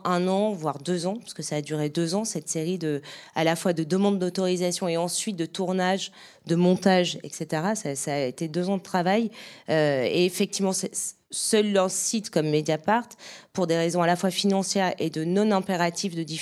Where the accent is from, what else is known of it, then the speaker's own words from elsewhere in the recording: Marseille, Provence-Alpes-Côte d'Azur, France; Mais il se trouve que je suis marseillaise, donc j'avais pas de problème de logement sur place aussi.